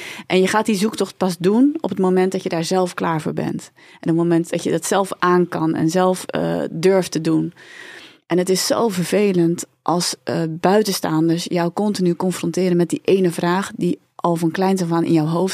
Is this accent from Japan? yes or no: no; Hendrik-Ido-Ambacht, South Holland, Netherlands; also born or lived in South Korea; de eerste vraag is eigenlijk, waar kom je vandaan? Dan zeg ik, nou, uit Hendrikje door Ambacht. Is de tweede vraag, waar kom je echt vandaan? Uit Zuid-Korea.